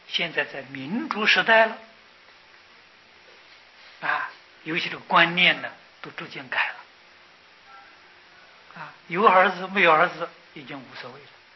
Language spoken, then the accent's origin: Chinese; China; 凡是有我们中国人所在的地方，应当在那边都要建一个百姓宗祠啊